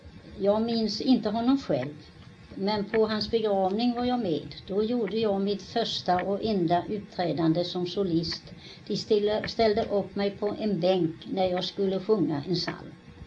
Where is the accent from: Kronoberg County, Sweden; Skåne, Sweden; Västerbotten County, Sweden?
Kronoberg County, Sweden; Skruv; och jag är uppvuxen här i Skruv.